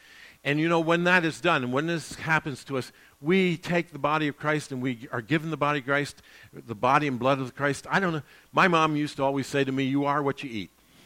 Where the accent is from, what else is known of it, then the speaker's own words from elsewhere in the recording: Florida, United States; also born or lived in Cleveland, Ohio, United States; Down in my neck of the woods, I'm from Florida, that's what we face. More than tornadoes, which are more out here, that's for sure. I was in Cleveland, Ohio, for some 30 years